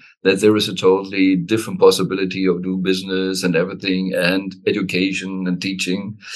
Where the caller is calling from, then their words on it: Switzerland; I'm talking here from Switzerland